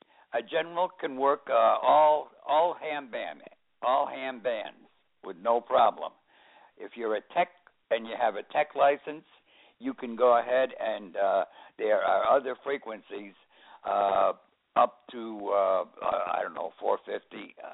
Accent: Wallingford, Connecticut, United States; You see, I'm from Wallingford, Connecticut.

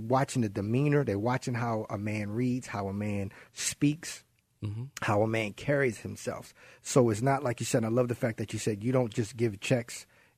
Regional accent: Baltimore, Maryland, United States; I'm from Baltimore.

